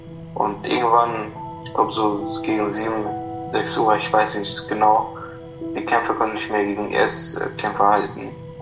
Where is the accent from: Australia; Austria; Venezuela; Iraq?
Iraq; German is a second language; now in Germany; ich komme aus dem Irak, ich bin seit ca. 7 Jahren hier in Deutschland. Ich habe im Irak Schule besucht bis zu der Hauptschule ungefähr.